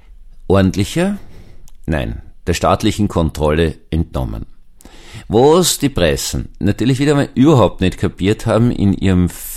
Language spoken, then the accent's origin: German; Austria; ich kenne mich da als Österreicher nicht aus, weil wir haben nur ein Verfassungsgericht für ganz Österreich